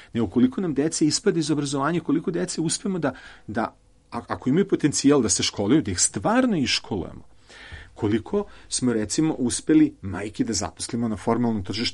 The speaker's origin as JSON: {"language": "Serbian", "country": "Serbia", "said": "Mi Srbi volimo da smo veliki."}